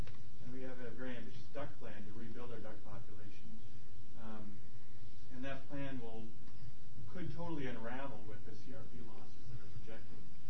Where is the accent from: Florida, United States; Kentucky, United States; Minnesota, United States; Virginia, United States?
Minnesota, United States; I come from Minnesota. We've got a pretty big duck problem in Minnesota.